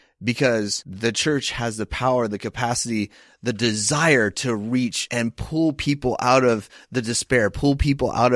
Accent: the South, United States; When I was growing up in the South, businesses were closed on Sunday.

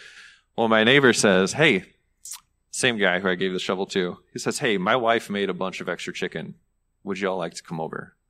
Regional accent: Michigan, United States; I'm shoveling snow like any old Michigander, because I'm from Lower Peninsula down here.

